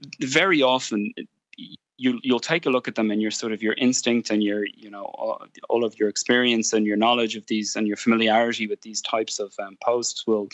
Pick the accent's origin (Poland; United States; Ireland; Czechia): Ireland; I'm an Irishman, so I'm not an expert on this particular subject.